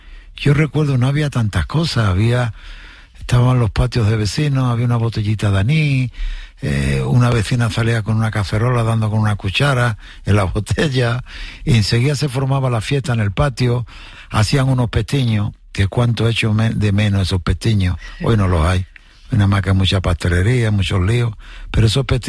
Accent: Jerez de la Frontera, Andalusia, Spain; born there; la mía la he tenido toda la vida a 12 kilómetros de donde nací, en Jerez de la Frontera.

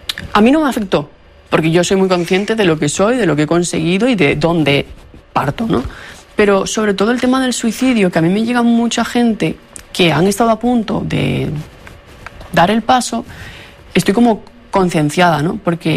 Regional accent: Andalusia, Spain; y allí en Andalucía, que nosotros somos de Andalucía, sí

